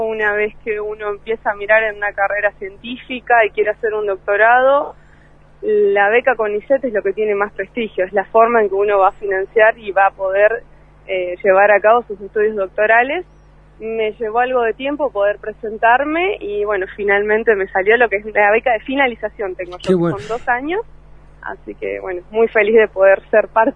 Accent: Esquel, Chubut, Argentina; vengo de Esquel

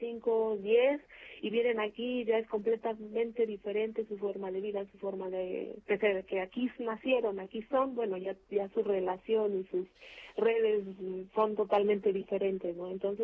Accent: Mexico; cuál es nuestra identidad como mexicanos, ¿no?

